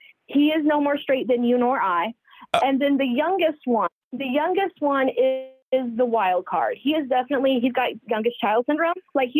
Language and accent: English; California, United States; Like, I'm from the Bay Area, California.